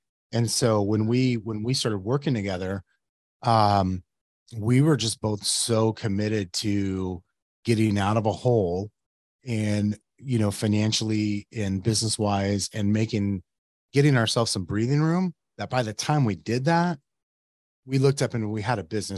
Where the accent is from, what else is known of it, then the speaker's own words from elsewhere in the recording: Yuma, Arizona, United States; now in Phoenix, United States; I remember one time, I grew up in Yuma and we're up here.